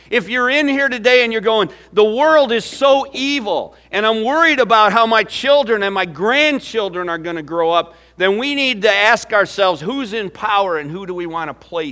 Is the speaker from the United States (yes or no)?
yes; Illinois, United States; moved away; back in my home state there, Illinois, that I just left